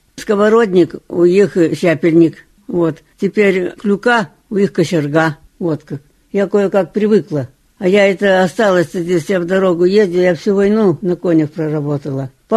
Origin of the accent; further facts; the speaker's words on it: Altai Krai, Russia; я жила в приселке Абинского сельсовета, там, за Сюрюшом. Приселок был как на тарелочке, небольшой, а дрожный был.